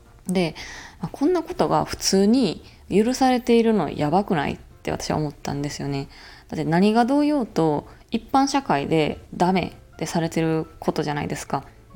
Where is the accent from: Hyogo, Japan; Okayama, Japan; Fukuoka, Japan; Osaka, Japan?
Osaka, Japan; 私はずっと大阪で生まれ育ちながら